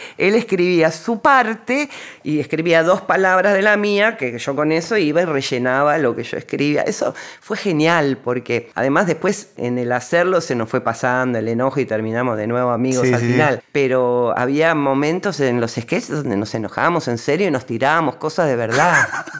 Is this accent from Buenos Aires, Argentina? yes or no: yes; Barrio Norte, Buenos Aires, Argentina; Yo también me crié en Barrio Norte